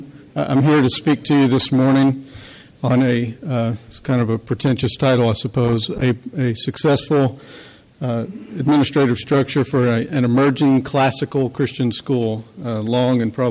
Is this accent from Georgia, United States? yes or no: yes; Savannah, Georgia, United States; We drove across country to be here in Atlanta. We're from Savannah, like I said. We'll be going to Savannah after the conference